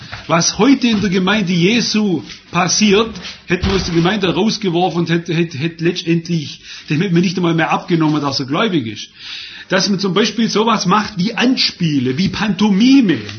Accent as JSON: {"language": "German", "country": "China", "said": "Wisst ihr, ich komme ja aus China"}